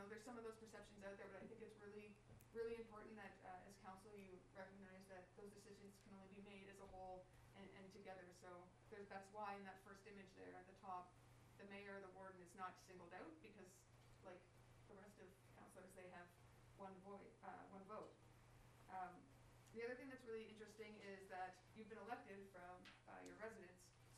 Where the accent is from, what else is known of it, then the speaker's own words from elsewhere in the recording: Ontario, Canada; moved away; I'm raised in southwestern Ontario. So that first picture there is actually Michigan. You could see Michigan from my hometown, so near Sarnia, Windsor area.